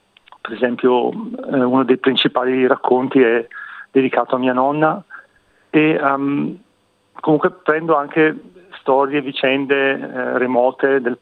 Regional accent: Brescia, Lombardy, Italy; moved away as an adult; now in Melbourne, Australia; io sono originario di Brescia, dalle parti di Milano, sulle montagne, e sono emigrato qui in Australia 12 anni fa. Mi trovo a Melbourne in questo momento. Sono emigrato per motivi di studio

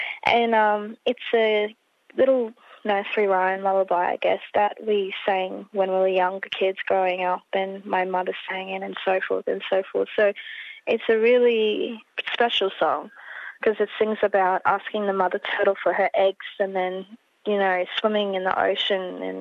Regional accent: Brisbane, Queensland, Australia; I grew up all over Brisbane. So Dilmia, Tagum, Chermside, yep. Southport, yeah, pretty much everywhere, Camp Hill, I think, yeah.

